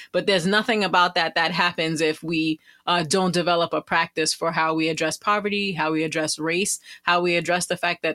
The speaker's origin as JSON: {"language": "English", "town": "Brooklyn", "region": "New York", "country": "United States", "tie": "born or raised there", "said": "it all for me started growing up near Prospect Park in Brooklyn, New York"}